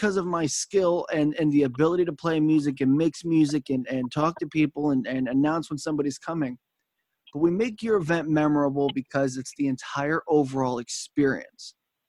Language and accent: English; New York, United States; now in Delaware, United States; You and I, growing up in New York, being in Delaware, you know, the music changes a little bit